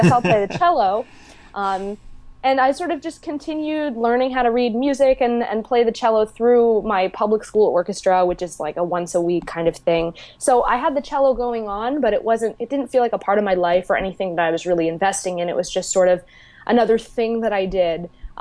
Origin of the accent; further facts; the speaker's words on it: Nyack, New York, United States; I'm from the New York area originally, the suburbs, just outside of the city, a little town called Nyack. It's right on the Hudson River. So, great place to grow up, super cultural.